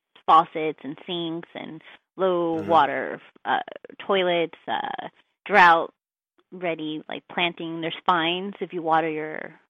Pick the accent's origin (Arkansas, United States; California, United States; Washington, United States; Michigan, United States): California, United States; I'm from Southern California my whole life, and that's it, pretty much.